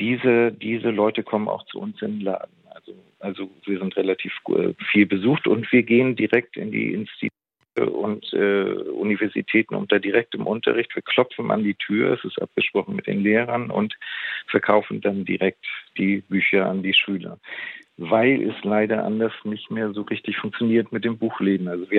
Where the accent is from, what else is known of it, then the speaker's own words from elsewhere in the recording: Hamburg, Germany; now in Lisbon, Portugal; Ja, ich komme aus Hamburg, aus einer Familie, wo die Wände alles eigentlich Bücherwände waren